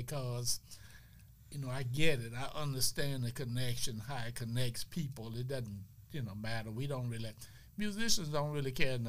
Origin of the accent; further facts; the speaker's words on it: Winter Haven, Florida, United States; I'm not a Mississippi boy. I'm a Floridian.